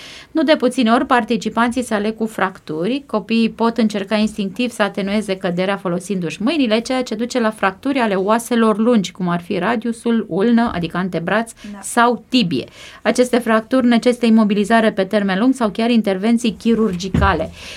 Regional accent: Romania; Adică noi suntem români, suntem ok, nu?

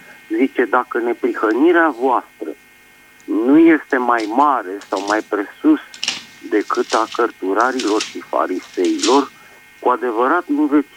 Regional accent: Bucharest, Romania; sunt din București.

